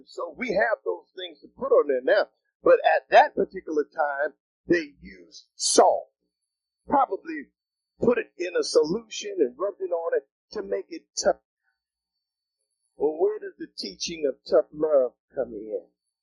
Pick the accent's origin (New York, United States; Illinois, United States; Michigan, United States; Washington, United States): New York, United States; Syracuse; But I come from Syracuse, New York, where even old salt is good.